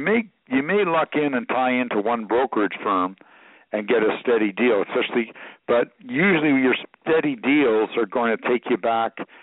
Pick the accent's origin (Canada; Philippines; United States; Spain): Canada; So being a Canadian and getting your own authority is not, you know, it's not all it's cut out to be